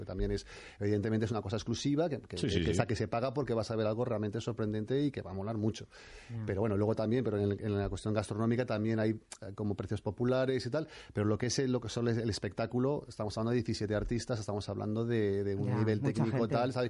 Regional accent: Madrid, Community of Madrid, Spain; Soy un madrileño de edad, pero tengo pasaporte británico

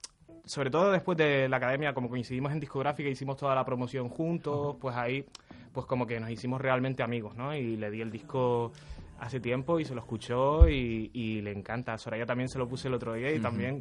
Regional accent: Las Palmas, Canary Islands, Spain; siempre fue en Las Palmas, ¿no?, de donde yo soy

